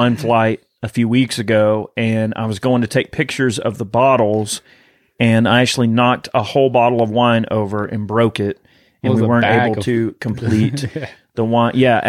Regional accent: the South, United States; I'm from the South. Okay. I can make fun of Southern people. I am a Southern person.

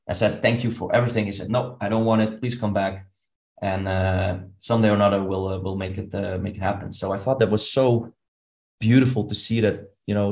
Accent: Netherlands; we come from the Netherlands.

